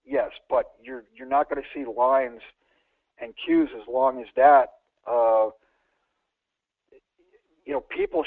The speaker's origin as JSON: {"language": "English", "region": "Connecticut", "country": "United States", "tie": "born or raised there", "lives_now": "Texas, United States", "said": "I'm from Texas, but not originally. I grew up in Connecticut, played hockey for UConn."}